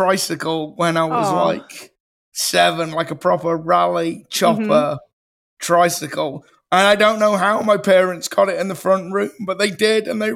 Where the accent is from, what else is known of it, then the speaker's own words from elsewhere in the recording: United Kingdom; We don't do Thanksgiving. I'm British.